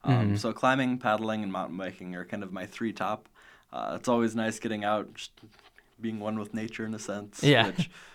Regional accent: Rockwell City, Iowa, United States; I know I'm originally from a little town in Iowa.

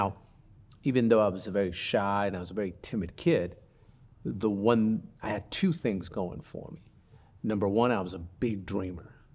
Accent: United States; born or raised there; also born or lived in Bogota, Colombia

